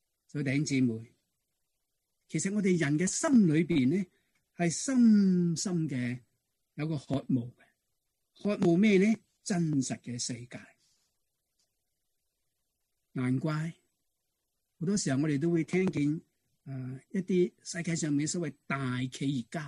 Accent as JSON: {"language": "Chinese", "country": "China", "said": "用我们中国人的话来讲呢， 家人团聚一起，那种的快乐叫做天门之乐。"}